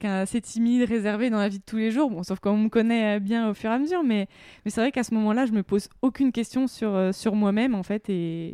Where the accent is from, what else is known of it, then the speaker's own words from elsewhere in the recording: Semur-en-Auxois, Bourgogne-Franche-Comté, France; born there; il y a un lac à côté de chez moi, à côté de ma ville natale, Semur-en-Auxois.